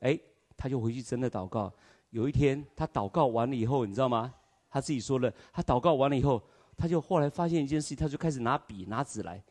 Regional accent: Taiwan; 这个我们从台湾来，对不对？

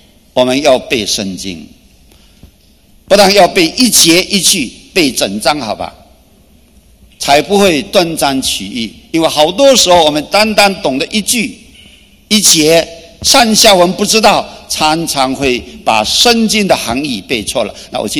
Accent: China; 这是我因为在中国长大，我知道我们中国人的情况

